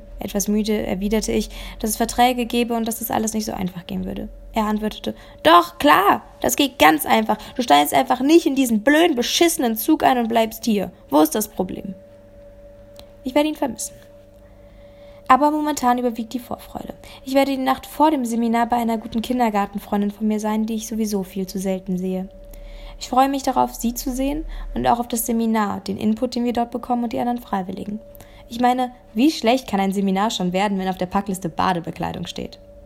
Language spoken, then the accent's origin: German; Saarland, Germany; Und auch das erinnert mich an meine Heimat, an das kleine, aber durchaus feine Saarland.